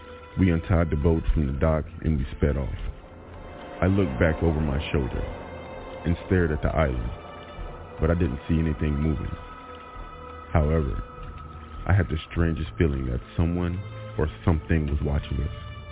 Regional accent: Seattle, Washington, United States; I was living in Portland, but I'm from Seattle, and I'll be going home very soon.

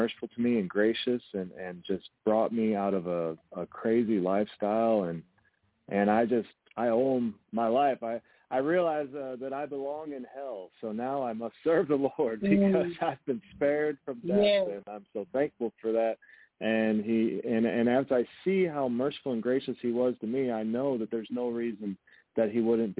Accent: St. Louis, Missouri, United States; I grew up in St. Louis. I've been here, I'm 40 years old, so I've been here 40 years

